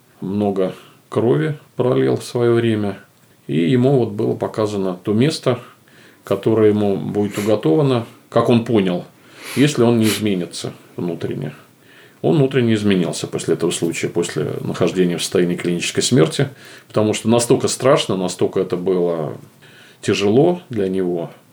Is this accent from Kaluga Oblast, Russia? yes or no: yes; Obninsk, Kaluga Oblast, Russia; Разговор наш происходит в Обнинске, в моем родном городе, где я достаточно много лет прожил, где моя матушка, слава богу, еще живет. Город науки, город, находящийся недалеко от Москвы, где более 20 научных институтов